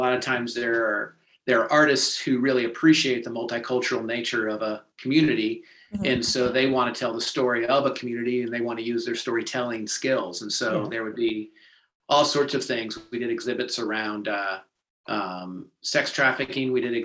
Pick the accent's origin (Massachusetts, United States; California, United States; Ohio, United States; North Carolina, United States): North Carolina, United States; Charlotte; also born or lived in Atlanta; So, I grew up in Charlotte and always loved music, as well as working with community.